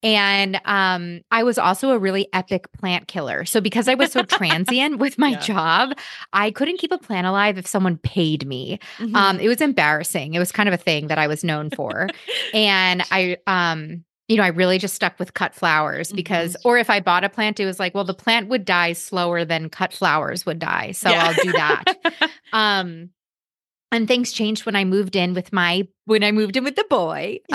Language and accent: English; New York, United States; I grew up in New York. I would always go to Broadway shows.